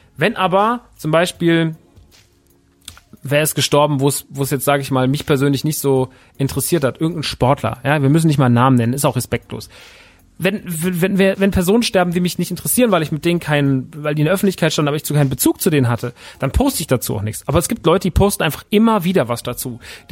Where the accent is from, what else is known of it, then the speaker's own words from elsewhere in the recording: Aschaffenburg, Bavaria, Germany; in Aschaffenburg gewesen, in meiner Heimat